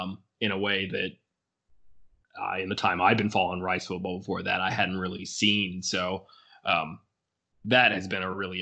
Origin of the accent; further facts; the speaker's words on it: Alabama, United States; you know, I'm from Alabama, but my friends were from New York and Dallas and Arizona and Georgia and all these different places.